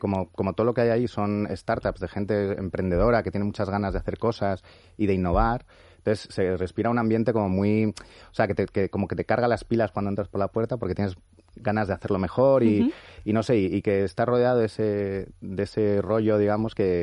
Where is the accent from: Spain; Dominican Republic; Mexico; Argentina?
Spain; León, Castile and León; now in Madrid, Spain; estamos entre León y Madrid, porque yo soy leonés